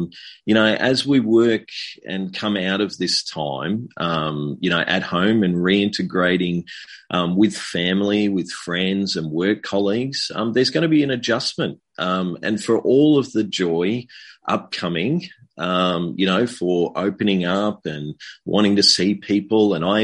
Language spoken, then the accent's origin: English; Bendigo, Victoria, Australia; I grew up in Bendigo. I grew up in a loving Christian family and knew God and the love of God quite early in my life.